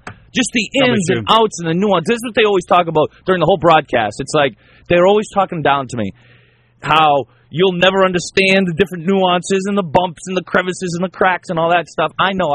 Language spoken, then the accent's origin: English; Ireland; And I could say that because I'm Irish.